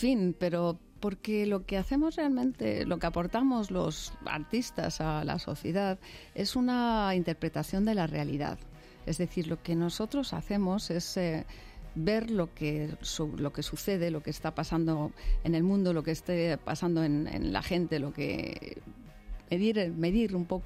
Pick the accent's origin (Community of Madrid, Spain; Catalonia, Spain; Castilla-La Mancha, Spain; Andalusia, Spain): Community of Madrid, Spain; Madrid; born there; yo ya nací en Madrid, ni siquiera hablo danés.